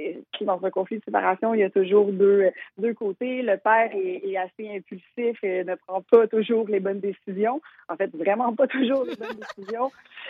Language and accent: French; Repentigny, Quebec, Canada; Moi, je viens de Repentigny. En fait, on vient de Repentigny dans la Naudière.